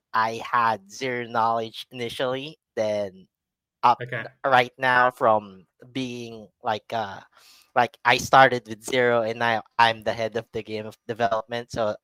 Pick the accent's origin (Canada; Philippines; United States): Philippines; So I'm from the Philippines, and initially I was working on like a VPN company